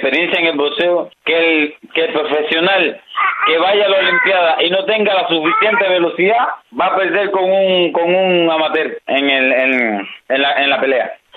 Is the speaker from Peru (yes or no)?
no; Cuba; now in United States; yo soy cubano, me gustaría representar, pero bueno, yo vivo aquí en los Estados Unidos.